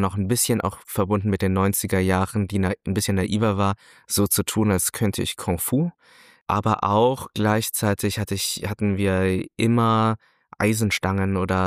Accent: Langerwehe, North Rhine-Westphalia, Germany; Ich schreibe meistens Düren, weil ich da zur Schule gegangen bin. Aber ich bin eigentlich in Langerwehe aufgewachsen. Es ist also 10 Kilometer, 12 Kilometer vor Düren.

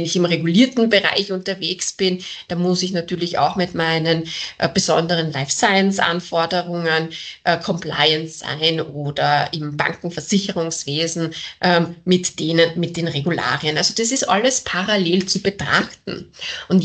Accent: Vienna, Austria; Ich bin ja aus Wien

